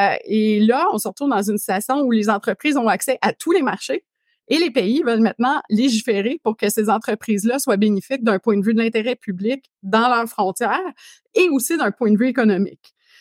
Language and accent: French; Quebec, Canada; tu sais moi premièrement je suis québécoise.